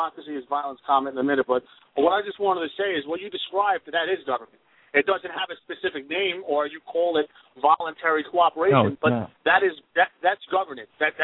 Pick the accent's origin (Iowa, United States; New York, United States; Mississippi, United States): New York, United States; I'm from New York, and I've heard people talk about Bloomberg for years, how they hate him.